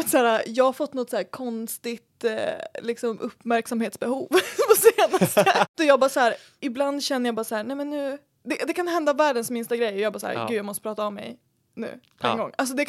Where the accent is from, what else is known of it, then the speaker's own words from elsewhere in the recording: Norrland, Sweden; För att jag är ju från Norrland.